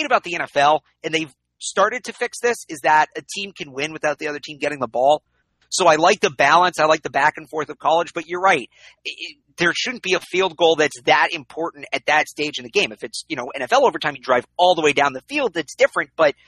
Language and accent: English; New England, United States; But I'm from New England.